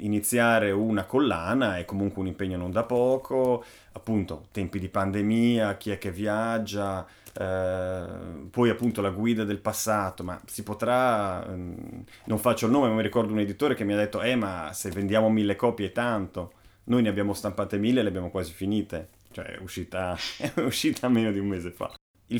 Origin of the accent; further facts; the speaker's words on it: Friuli-Venezia Giulia, Italy; Ad esempio io sono friulano, in Friuli la narrativa tradizionale è che sti Veneti erano dei colonizzatori che ci hanno rubato tutto.